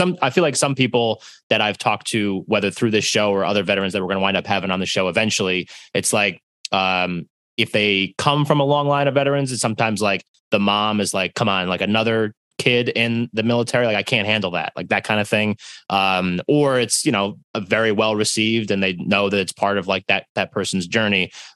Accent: Brick, New Jersey, United States; so born and raised in Jersey, in Brick, still living in Brick with a little bit of a hiatus

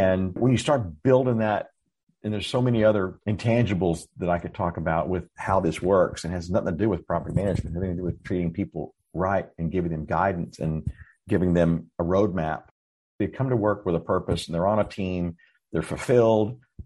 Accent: Dallas, Texas, United States; now in San Antonio, United States; And for us in Texas, it's the growth. I grew up in Dallas and I moved to San Antonio in 2008 after I sold my third software company.

